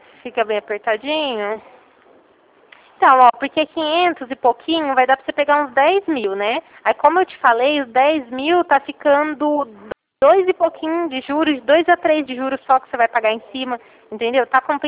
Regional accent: Ribeirão Preto, São Paulo, Brazil; Eu sou de Ribeirão Preto.

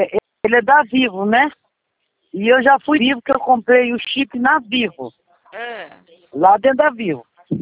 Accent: Bauru, São Paulo, Brazil; Sou de Bauru.

